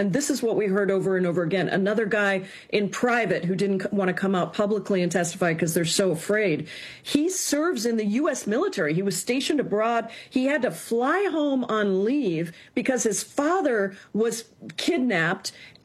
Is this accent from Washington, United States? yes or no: yes; Washington, United States; Flock has been used right here in my home state of Washington